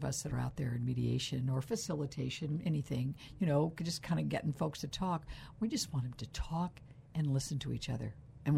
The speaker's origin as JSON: {"language": "English", "town": "Modesto", "region": "California", "country": "United States", "tie": "born or raised there", "also_born_or_lived": "Fresno", "said": "Modesto native."}